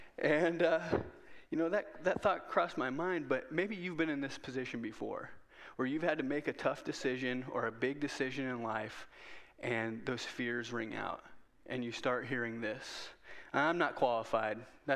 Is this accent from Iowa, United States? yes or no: yes; Whiting, Iowa, United States; And believe it or not, I'm from Whiting. Whiting supports CEM.